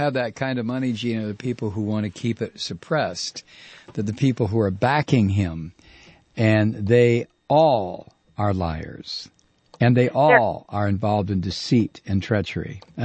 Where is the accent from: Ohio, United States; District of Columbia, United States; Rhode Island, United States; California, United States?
Ohio, United States; That's my home state, pal. I know.